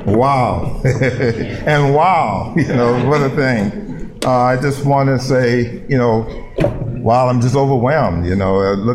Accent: Galveston, Texas, United States; born there; But I just want to say that I was born down in Galveston, Texas, and, you know, and that's why I picked up this great tan.

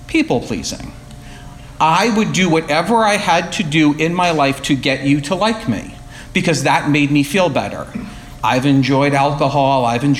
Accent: New York, United States; So I grew up in New York, oldest of three kids, two parents who are still together

